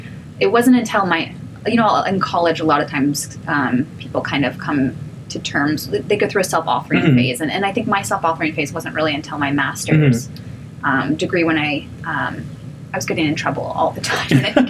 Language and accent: English; Columbus, Ohio, United States; also born or lived in Greenville, South Carolina; So I am originally from Columbus, Ohio, but also spend some time in Greenville, South Carolina. But I've been out here for about 10 years now, and so I do consider myself to be, you know, local-ish.